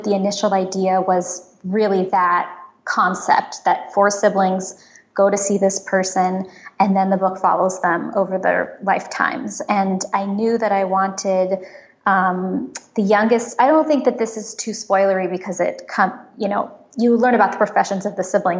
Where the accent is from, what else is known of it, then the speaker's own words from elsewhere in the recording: San Francisco, California, United States; But I will say that, so I grew up in San Francisco